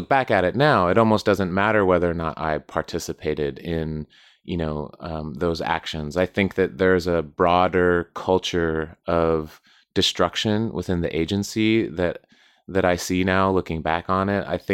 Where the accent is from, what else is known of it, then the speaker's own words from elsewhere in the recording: Southwest, United States; I grew up in the Southwest United States, close to the border.